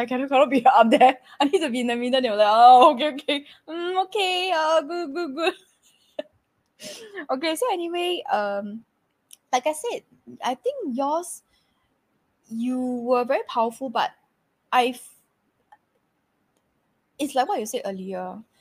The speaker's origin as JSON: {"language": "English", "country": "Singapore", "said": "no, I'm Singaporean."}